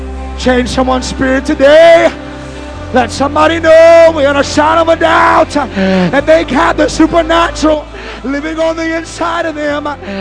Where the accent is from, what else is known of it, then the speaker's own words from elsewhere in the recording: California, United States; The thing about a drought, I'm from California. You never know how long that drought is going to last.